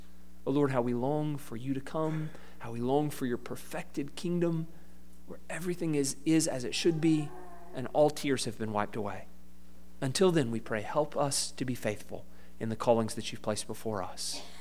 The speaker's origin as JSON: {"language": "English", "region": "Georgia", "country": "United States", "said": "I don't just say that because I'm from Georgia and my wife Caroline is from Augusta."}